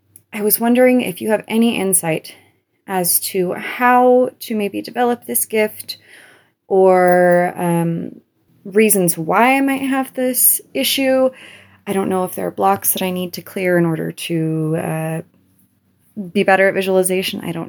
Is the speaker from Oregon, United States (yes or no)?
yes; Oregon, United States; Hi, Natalie. … I'm from Oregon